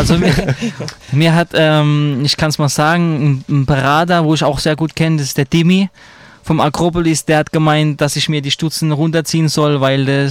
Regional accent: Ludwigshafen, Rhineland-Palatinate, Germany; born there; Normal bin ich zwar in Ludwigshafen geboren, aber ich sehe mich schon als Mannheimer, ja.

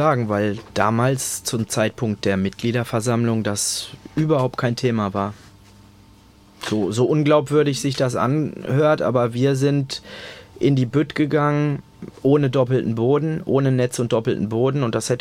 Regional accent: Walldorf, Baden-Württemberg, Germany; nicht zuletzt kommen wir beide aus Walldorf, was ja nun auch ein Zufall irgendwo ist.

